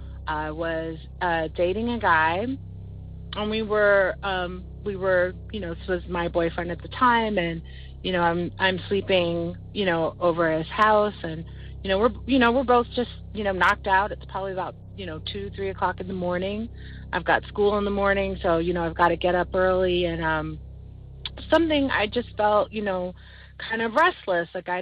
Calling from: Silver Spring, Maryland, United States; I'm calling from Silver Spring, Maryland.

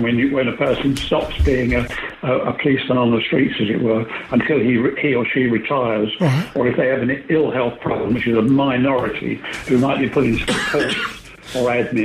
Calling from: Mijas, Andalusia, Spain; Yeah, hi, Giles. … in Mijas.

